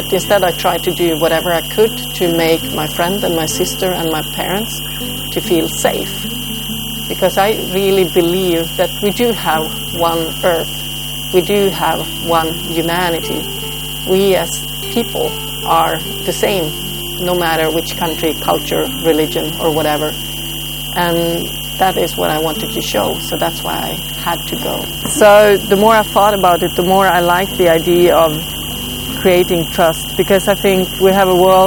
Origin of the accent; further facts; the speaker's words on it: Sweden; I'm from Sweden, I'm not used to the heat.